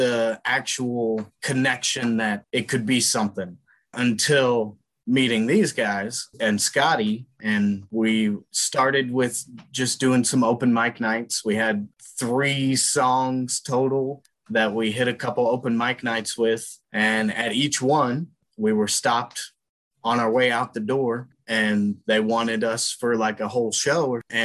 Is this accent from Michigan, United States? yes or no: no; Kentucky, United States; also born or lived in Indiana / Pacific Northwest; I was born in Indiana, but moved to Kentucky before my second birthday. Spent quite a bit of time in the Pacific Northwest growing up, so I had always had a connection here, and ultimately moved out here 7 years ago.